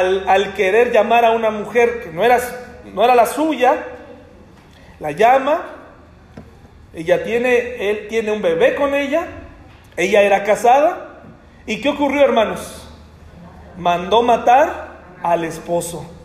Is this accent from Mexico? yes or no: yes; Mexico; Aquí estoy aguantando como mexicano, aguantando como hombre en la tempestad, aquí me voy a quedar.